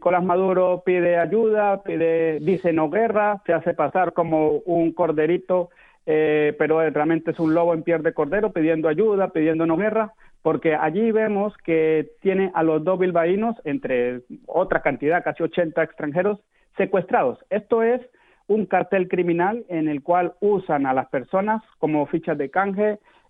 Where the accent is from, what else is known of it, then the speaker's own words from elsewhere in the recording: Venezuela; nosotros como venezolanos no estamos